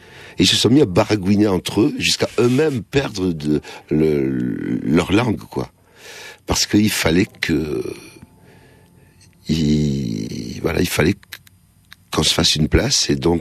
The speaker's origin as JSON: {"language": "French", "town": "New York City", "region": "New York", "country": "United States", "said": "Moi, je viens de du Bronx."}